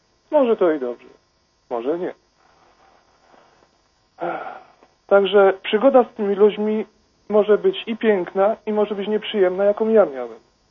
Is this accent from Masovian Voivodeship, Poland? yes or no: no; Silesian Voivodeship, Poland; bo pochodzę z Zagłębia, a jest ich tutaj dość sporo, jak na naszą ludność